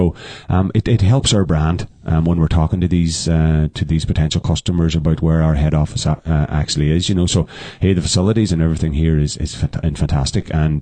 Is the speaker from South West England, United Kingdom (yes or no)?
no; Castlederg, Northern Ireland, United Kingdom; Do you know what? I'm from Castledarg, so good proud Tyrone man